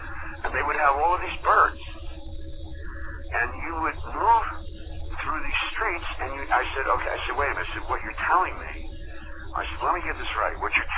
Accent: New York, United States; I was raised in the North Shore of Long Island as a small child in upstate New York, okay? So coming from New York, I always ask bold questions.

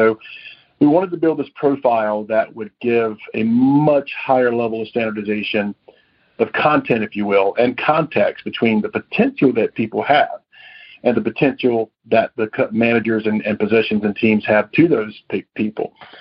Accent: Wilmington, North Carolina, United States; Yeah, I was born and raised in the Wilmington area at the coast of North Carolina, went to business school in East Carolina

